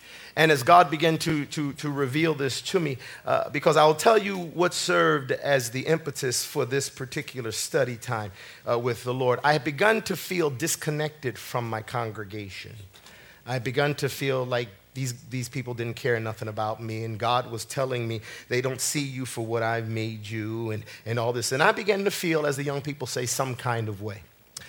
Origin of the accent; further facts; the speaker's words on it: Jamaica; Amen. I'm a Jamaican boy. I've had curry goat. Hallelujah. I've had a lot of those good delicacies from down home, but never did I have chicken feet.